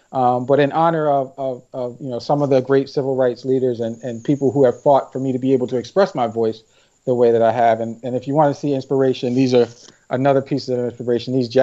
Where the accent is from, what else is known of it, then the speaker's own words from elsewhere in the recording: Philadelphia, Pennsylvania, United States; also born or lived in Camden, New Jersey; You know, I'm from Philadelphia. I grew up partially in Camden, New Jersey.